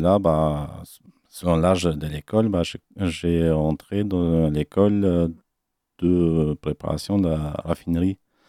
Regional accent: Athens, Attica, Greece; also born or lived in Rhodes; now in France; On a déménagé d'Athènes pour aller à l'île de Rhodes pour travailler les étés, quoi.

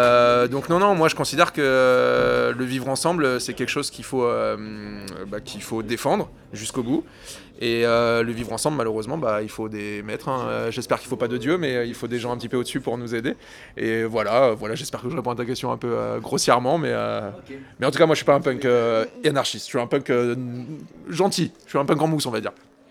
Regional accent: Rennes, Brittany, France; je suis le chanteur du groupe de rock … qui est un groupe de rock français et on vient de Rennes.

